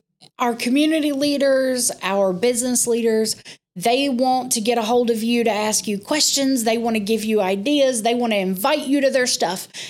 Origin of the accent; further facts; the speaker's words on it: Olive Branch, Mississippi, United States; So I'm born and raised in DeSoto County.